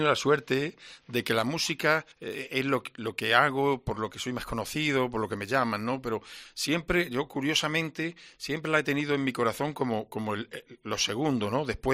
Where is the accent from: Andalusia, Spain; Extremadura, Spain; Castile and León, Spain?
Extremadura, Spain; Zafra; yo de niño, en la plaza de mi pueblo, la plaza chica de Zafra